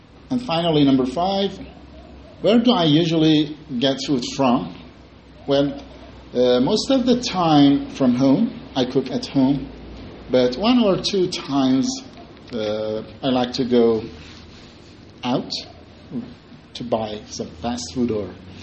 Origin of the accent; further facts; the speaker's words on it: Kurdistan, Iran; English is a second language; When, you know, I'm from Kurdistan, so in Kurdistan there are a lot of foods, like other provinces in Iran.